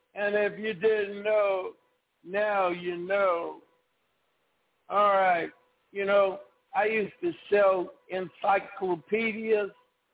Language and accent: English; Los Angeles, California, United States; You know, I grew up in South Central L.A., and I grew up on 65th Place, which is in the middle-class neighborhood.